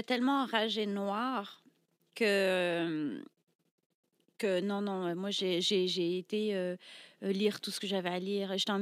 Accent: Brittany, France; now in Canada; Là, quand j'ai quitté la Bretagne pour venir au Canada cet été-là, je vendais du poisson sur le marché.

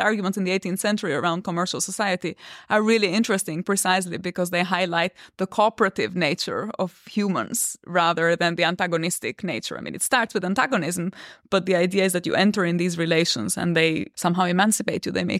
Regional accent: Albania; I mean, I come from Albania, which was under the Ottoman Empire for many centuries.

